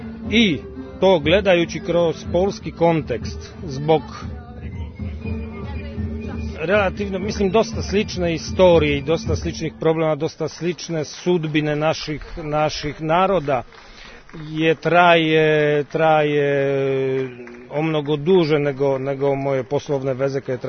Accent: Poland; Serbian is a second language; Da, došli smo iz Poljske, petorica Poljaka.

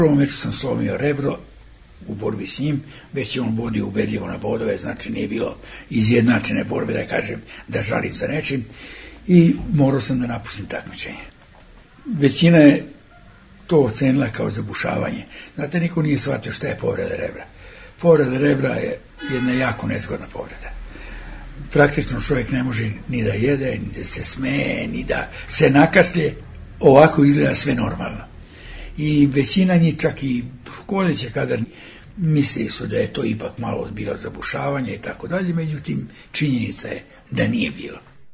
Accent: Serbia; Ja sam prvi Srbin sa zlatnom medaljom individualnom

